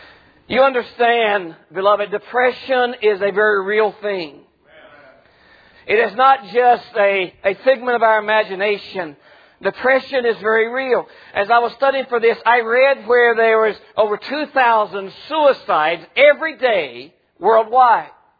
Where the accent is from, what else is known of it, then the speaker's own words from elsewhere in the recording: West Virginia, United States; I'm from West Virginia, Mommy and Daddy.